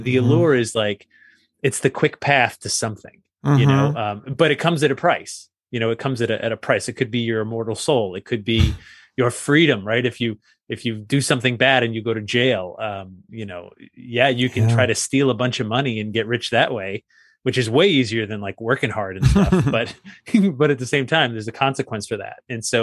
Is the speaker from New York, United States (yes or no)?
no; Sandy Hook, Connecticut, United States; And I grew up in Sandy Hook, Connecticut. And the next town over was Monroe, still is Monroe.